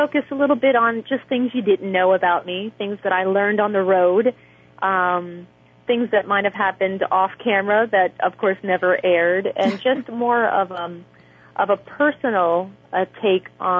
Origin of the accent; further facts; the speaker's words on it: New York, United States; I'm from New York